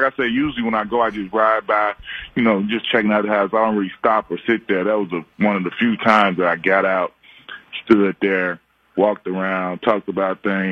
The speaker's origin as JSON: {"language": "English", "town": "Chicago", "region": "Illinois", "country": "United States", "said": "anybody that knows me, they all know that I'm from Chicago. At some point, that comes up, and because I bleed it. You know, everything, I'm very proud to be from Chicago"}